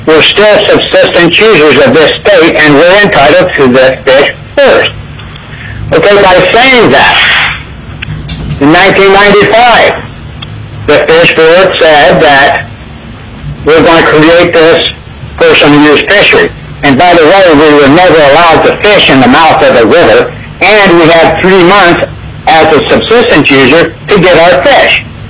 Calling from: Kasilof, Alaska, United States; I'm calling from Kasilaf, Alaska, and I'm representing subsistence users.

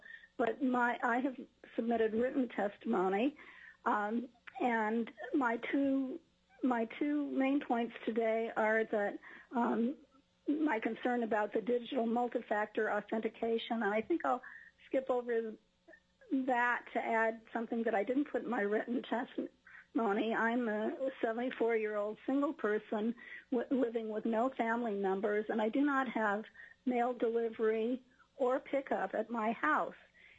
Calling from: Fairbanks, Alaska, United States; I'm testifying from Fairbanks.

